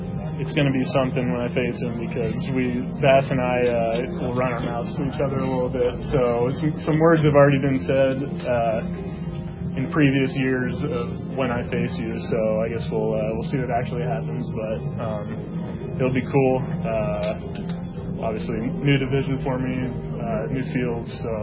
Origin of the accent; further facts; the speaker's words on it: Atlanta, Georgia, United States; Obviously, Atlanta is an amazing place, World Series champs, my hometown.